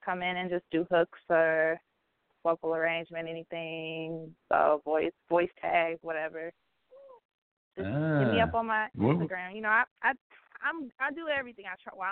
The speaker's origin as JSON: {"language": "English", "town": "Detroit", "region": "Michigan", "country": "United States", "said": "I'm from Detroit, Michigan, all the way from Detroit, Michigan."}